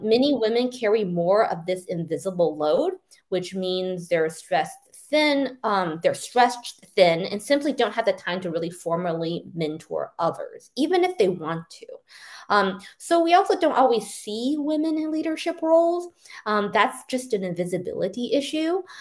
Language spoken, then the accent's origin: English; Kansas, United States; also born or lived in Missouri; So something cool about me is I grew up in the Midwest, in Kansas and Missouri, but my family is Chinese American and we're immigrants.